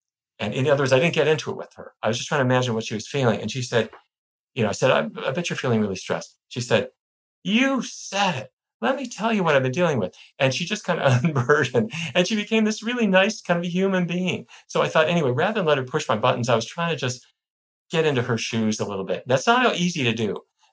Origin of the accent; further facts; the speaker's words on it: Fargo, North Dakota, United States; When I was a little kid, growing up in Fargo, my parents thought that any civilized person ought to play musical instruments.